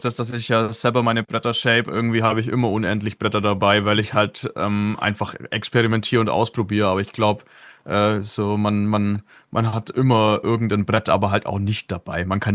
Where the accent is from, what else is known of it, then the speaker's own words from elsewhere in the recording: Southern Germany, Germany; now in Northern Germany; das ist einer der Gründe, warum ich irgendwann als Süddeutscher tatsächlich in den Norden geflohen bin.